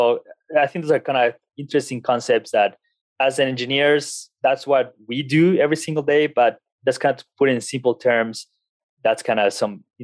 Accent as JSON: {"language": "English", "country": "Colombia", "lives_now": "United States", "said": "I come from Colombia. And when I came to the US and started school, I had like no idea what's going on."}